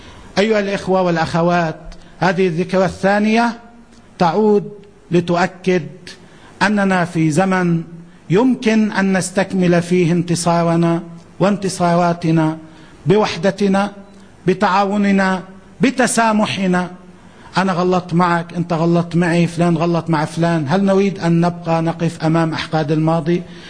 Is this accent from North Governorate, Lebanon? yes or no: no; Beirut, Beirut Governorate, Lebanon; ولكن ونحن من أهل بيروت أنا اليوم أقول تحية وألف تحية لبيروت العاصمة